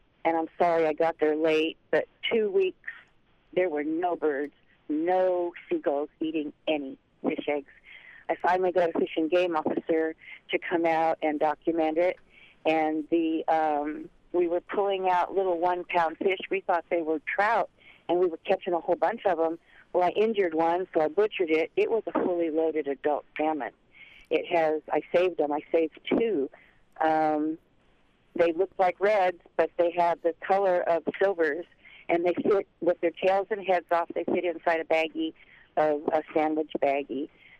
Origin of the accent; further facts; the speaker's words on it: Fairbanks, Alaska, United States; born there; I was born up in Fairbanks, and I get to know the beaches, you know, when I go.